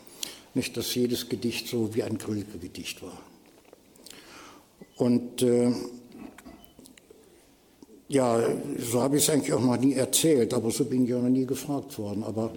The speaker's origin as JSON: {"language": "German", "town": "Cologne", "region": "North Rhine-Westphalia", "country": "Germany", "tie": "born or raised there", "said": "da war ich 17 Jahre alt und war in meinen Heimatort Köln-Delbrück zurückgekommen"}